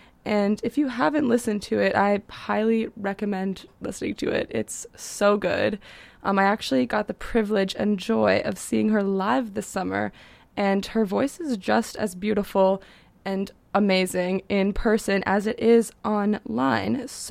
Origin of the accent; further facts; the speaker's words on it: Ohio, United States; because I'm from Ohio, I go to Cedar Point, I love big, you know, scary roller coasters